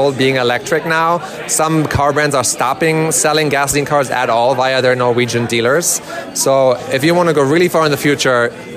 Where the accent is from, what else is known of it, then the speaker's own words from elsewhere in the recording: Germany; accent: German; You might hear my German accent there in the background.